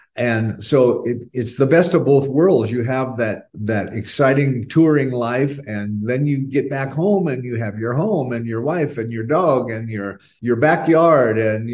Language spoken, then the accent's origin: English; Phoenix, Arizona, United States; I grew up in Phoenix, Arizona, as did all of us. We're all from Phoenix, Arizona.